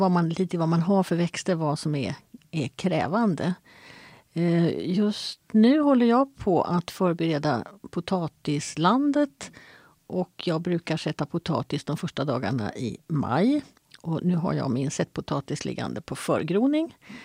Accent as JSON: {"language": "Swedish", "country": "Sweden", "tie": "born or raised there", "said": "som svensk uppvuxen på 40-50-talet så är jag uppfostrad att man ska odla sin egen potatis"}